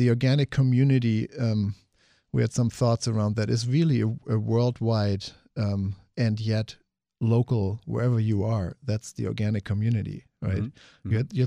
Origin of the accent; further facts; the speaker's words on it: United States; now in Berlin, Germany; And as an American in Berlin, just the topic around food and being there and coming for what reason, and that's what starts the conversation.